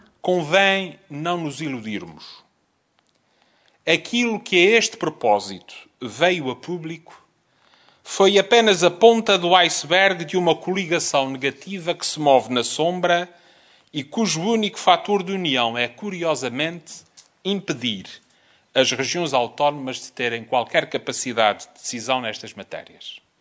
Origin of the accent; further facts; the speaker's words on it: Azores, Portugal; aquilo que para mim, como açoriano, mas também como Presidente do Governo, essa alteração à lei significa.